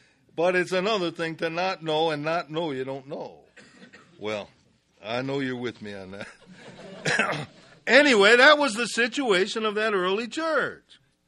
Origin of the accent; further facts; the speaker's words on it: Connecticut, United States; So I thought I was in Connecticut because I was brought up in Connecticut.